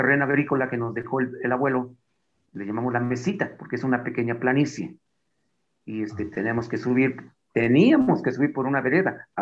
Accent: Nativitas, Tlaxcala, Mexico; De Nativitas. Ah, eres isclero. Sí, se nos quedó. Son rasgos culturales de aquí.

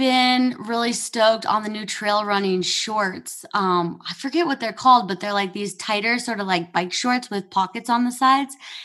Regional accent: Minnesota, United States; and then my older brothers live in the Midwest where I grew up. I grew up in Minnesota.

